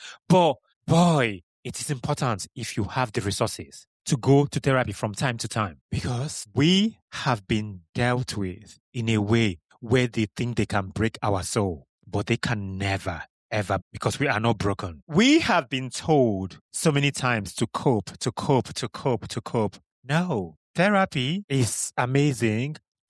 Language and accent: English; Kano, Nigeria; I mentioned this last week's episode where I said where I grew up in Kano